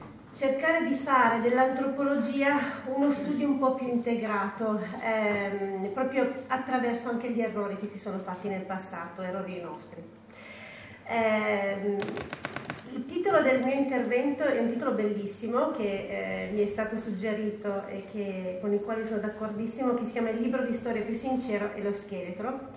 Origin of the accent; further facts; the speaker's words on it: Piedmont, Italy; now in Milan, Italy; io poi sono piemontese di origine, ormai di adozione milanese, di 20 anni fa, anche di più